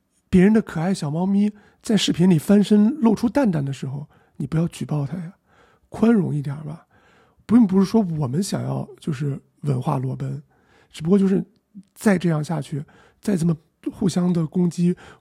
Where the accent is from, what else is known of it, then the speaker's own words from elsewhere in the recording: China; 我一个中国人说这个东西是一个叙利亚风